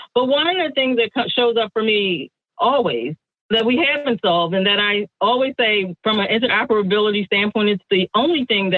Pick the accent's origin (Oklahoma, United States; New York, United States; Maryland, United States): Maryland, United States; Joy's from Baja, Mexico, and I'm coming from the East Coast, Maryland.